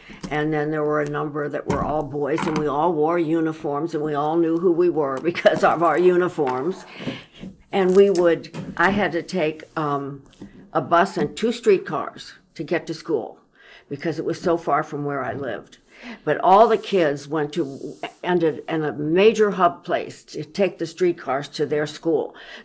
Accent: Washington, District of Columbia, United States; Growing up in Washington, D.C. is interesting, you know, because it's so cosmopolitan.

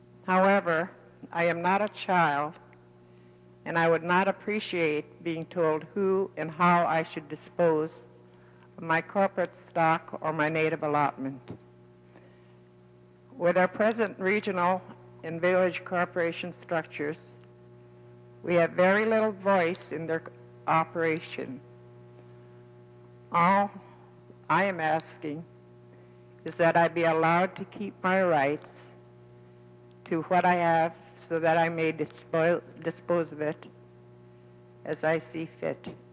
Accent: Kotzebue, Alaska, United States; And I'm a lifelong native resident of Kotzebue, Alaska.

